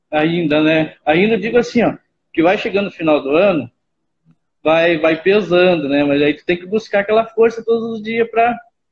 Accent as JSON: {"language": "Portuguese", "town": "Santa Maria", "region": "Rio Grande do Sul", "country": "Brazil", "said": "sou de Santa Maria, Rio Grande do Sul, né?"}